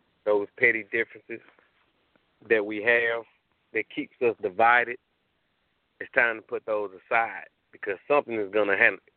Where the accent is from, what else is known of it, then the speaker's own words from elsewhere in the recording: Memphis, Tennessee, United States; what's going on in my hometown of Memphis